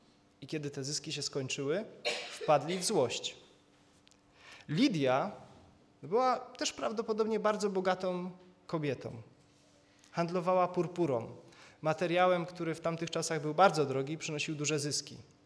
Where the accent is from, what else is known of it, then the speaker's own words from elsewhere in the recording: Wisła, Silesian Voivodeship, Poland; Ja jestem z Wisły, jestem lokalnym patriotą.